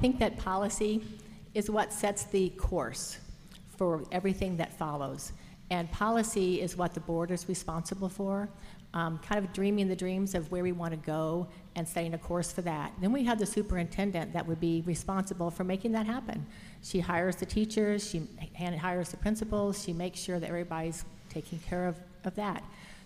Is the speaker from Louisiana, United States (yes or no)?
yes; New Orleans, Louisiana, United States; I mean, I grew up in New Orleans.